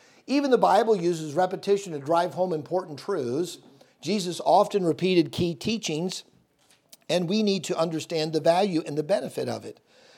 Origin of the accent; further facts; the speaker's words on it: Michigan City, Indiana, United States; I grew up in Michigan City, and I was driving back and forth to Hiles Anderson to college.